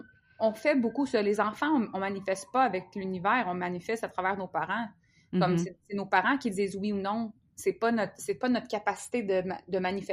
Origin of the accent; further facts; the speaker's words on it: Quebec, Canada; une des choses, je pense, qui est le plus épeurante en tant que Québécoise